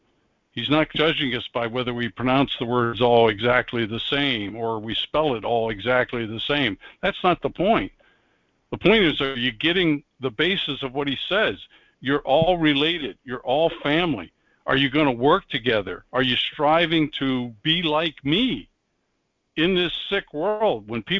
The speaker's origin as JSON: {"language": "English", "region": "Pennsylvania", "country": "United States", "tie": "born or raised there", "accent": "Pennsylvania Dutch", "said": "when I spoke with the Pennsylvania Dutch accent, the Amish accent that I grew up with in Pennsylvania, when I went to the high school in New Jersey"}